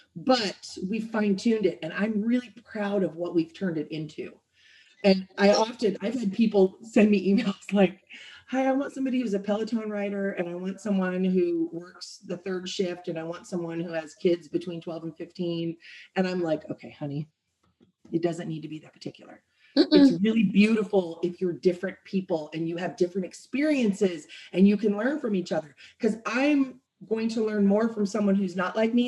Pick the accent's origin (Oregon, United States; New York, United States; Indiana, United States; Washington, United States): Oregon, United States; I'm from Oregon, Pacific Northwest, West Coast.